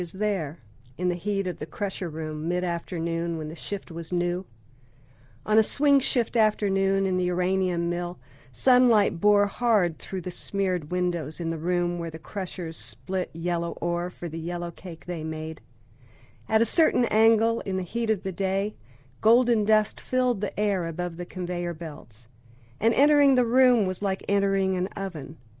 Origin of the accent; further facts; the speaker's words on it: New Mexico, United States; also born or lived in Durango, Colorado; I was born in Durango, Colorado, and grew up in northern New Mexico, actually on the Navajo Indian Reservation there.